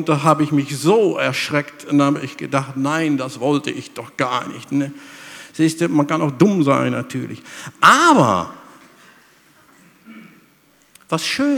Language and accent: German; Netherlands; German is a second language; now in Germany; ich wohne schon 28 Jahre in Deutschland. Ich habe noch immer einen Akzent. Hier bin ich der Holländer und über der Grenze bin ich der Deutsche.